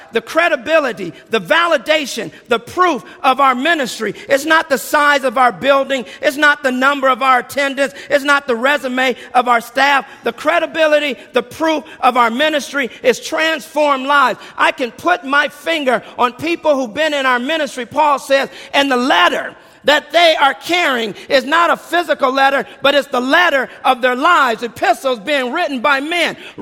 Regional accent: Michigan, United States; I remember growing up in Michigan, waking up, looking out of my window.

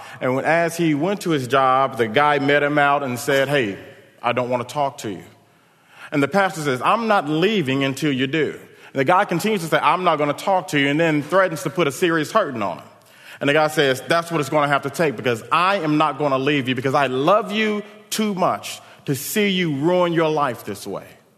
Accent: Dallas, Texas, United States; as we would say when I grew up in Oak Cliff, and we would say, if anyone needed some trouble, I got your back.

